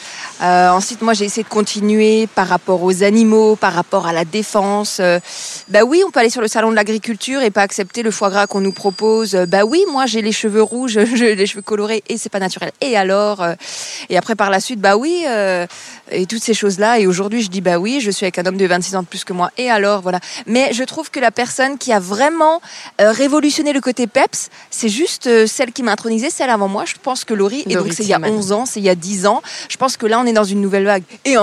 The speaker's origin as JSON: {"language": "French", "region": "Grand Est", "country": "France", "said": "je passe la moitié de mes semaines à Paris et l'autre moitié chez moi, en Alsace."}